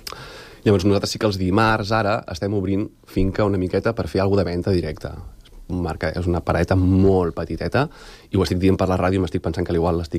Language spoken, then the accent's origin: Catalan; Sant Sadurní d'Anoia, Catalonia, Spain; now in Sant Cugat, Spain; jo no sóc d'aquí Sant Cugat, vinc de Sant Sadurní, vinc de més de pobles, no?, del Penedès